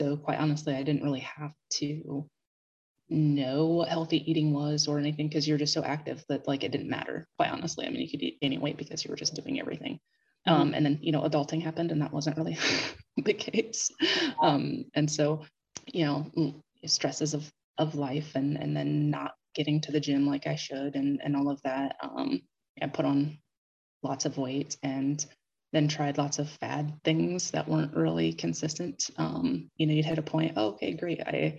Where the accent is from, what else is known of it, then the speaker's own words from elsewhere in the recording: Ohio, United States; I'm from Ohio.